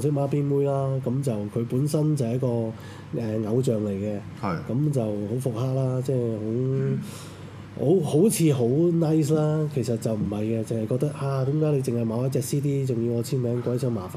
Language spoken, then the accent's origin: Cantonese; Hong Kong; 有啲人話我哋香港人廢青咁